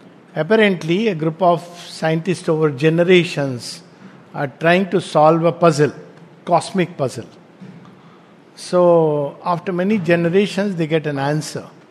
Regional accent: India; I'm proudly Indian, okay.

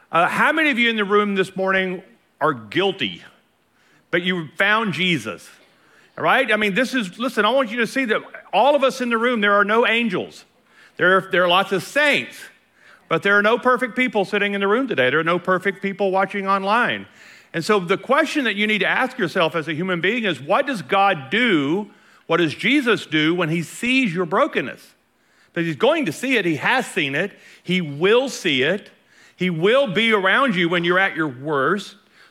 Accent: Louisiana, United States; Remember, I'm from Louisiana, so it's not that uncommon.

